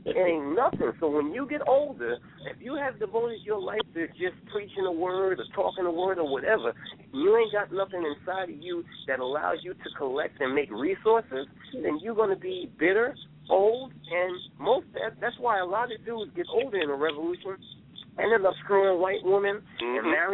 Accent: Brooklyn, New York, United States; like I'm from Coney Island, you know what I'm saying?

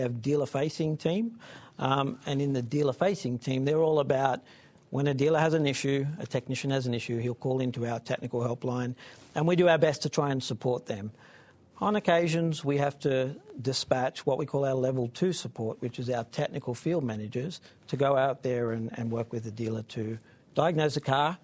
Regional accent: Australia; As an Aussie saying a German word.

